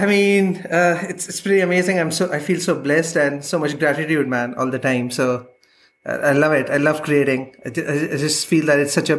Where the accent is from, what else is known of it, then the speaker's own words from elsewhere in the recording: India; moved away as an adult; now in Berlin, Germany; as you might have guessed from the title, and I'm a digital artist and illustrator based out of Berlin. I'm originally from India, but I moved to Europe about 3 years ago.